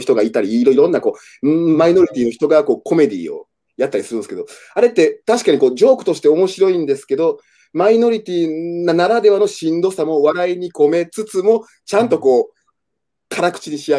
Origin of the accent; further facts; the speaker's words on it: Himeji, Hyogo, Japan; 僕も4歳で一緒にこう兵庫県の姫路市に引っ越して、それ以来はまあ基本的に日本育ち、まあ、関西育ちですね